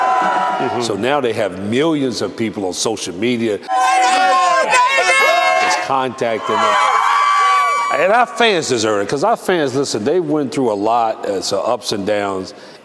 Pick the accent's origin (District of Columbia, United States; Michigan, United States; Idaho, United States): District of Columbia, United States; Washington; A kid growing up in Washington, D.C., and with his dad going to a summer job and saying, Dad, I wonder what it's like to meet the president and go in the White House.